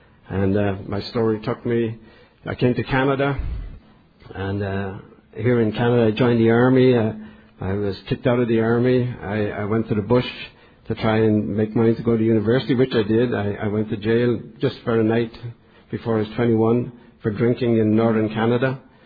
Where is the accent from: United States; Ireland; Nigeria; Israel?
Ireland; Dublin, Leinster; I grew up in Dublin.